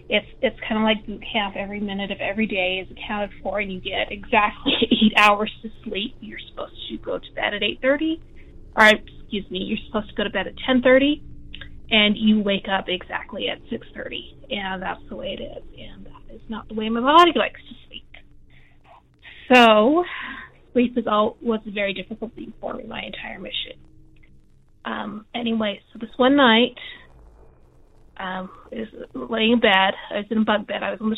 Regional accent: Utah, United States; I'm from Utah. I grew up Mormon.

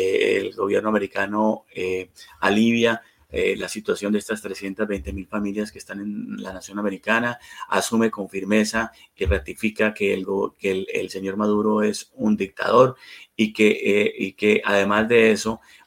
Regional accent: Colombia; now in United States; llevo ya muchos años viviendo en los Estados Unidos y conozco el drama de nuestros hermanos venezolanos. Yo soy colombiano

